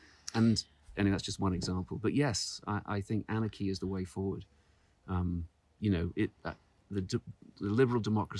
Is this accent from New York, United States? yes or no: yes; New York, United States; Well, I mean, we grew up in New York together and worked together and we decided we are anarchists.